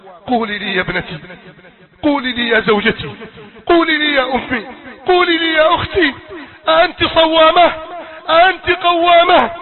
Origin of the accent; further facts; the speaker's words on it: Egypt; بلدنا مصر